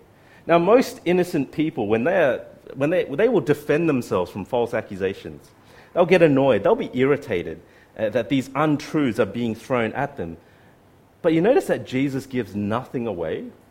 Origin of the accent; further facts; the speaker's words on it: England, United Kingdom; So, as English people do, we gave each other a sheepish nod and waited awkwardly for a whole 5 minutes in total silence.